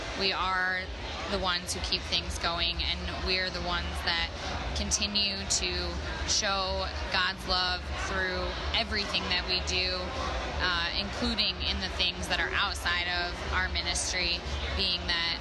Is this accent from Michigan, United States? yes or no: yes; Traverse City, Michigan, United States; I'm from Traverse City, Michigan, and I am a volunteer in early childhood development and in our worship team.